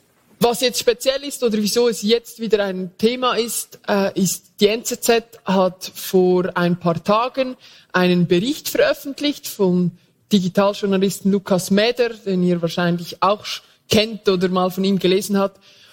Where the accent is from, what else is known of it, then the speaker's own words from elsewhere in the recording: Lucerne, Switzerland; Also ich komme aus Luzern